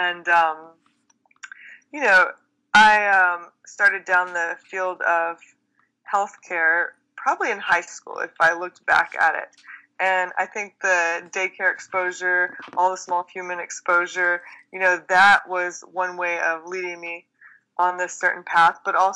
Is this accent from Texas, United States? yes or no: yes; Texas, United States; I grew up in Texas, so my high school experience was very much that of Friday Night Lights.